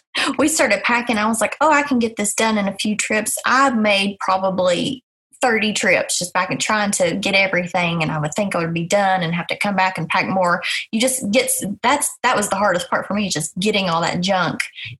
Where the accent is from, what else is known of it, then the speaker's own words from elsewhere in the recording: Church Hill, Tennessee, United States; now in Johnson City, United States; I live here in Northeast Tennessee. I'm from Churchill, live in Johnson City area.